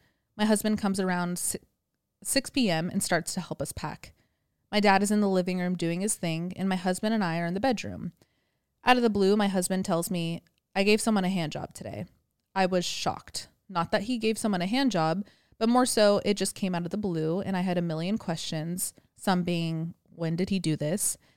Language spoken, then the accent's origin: English; California, United States; also born or lived in Idaho; now in South Carolina, United States; I'm originally from Cali.